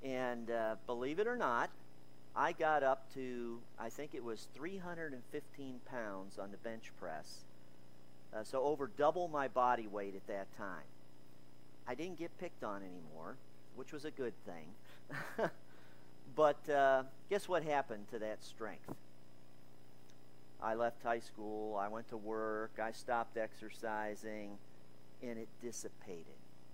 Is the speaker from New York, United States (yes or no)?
yes; Utica, New York, United States; I was growing up in Utica, New York, in upstate New York.